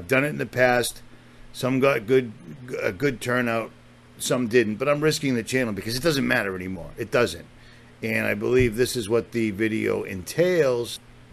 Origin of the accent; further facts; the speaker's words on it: United States; As an American, as a white, straight, God-fearing man who is also a veteran, and comes from a long line of veterans.